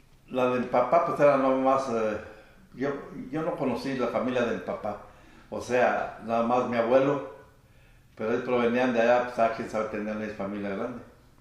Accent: El Zapote, Michoacán, Mexico; born there; Yo nací en El Zapote, municipio de Villa Jiménez, Michoacán. En 1938, noviembre 19.

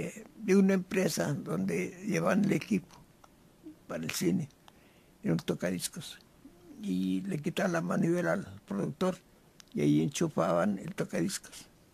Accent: Morelia, Michoacán, Mexico; born there; Nací en Morelia, Michoacán, el 19 de diciembre de 1918.

